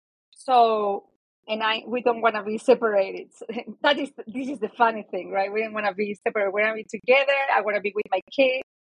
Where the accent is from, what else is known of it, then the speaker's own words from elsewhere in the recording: Spain; I forgot to say I'm from Spain and all of my family is in Spain.